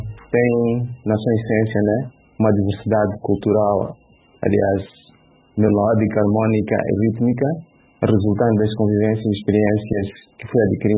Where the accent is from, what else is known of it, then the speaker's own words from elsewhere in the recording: Mozambique; sendo moçambicano, sendo um músico africano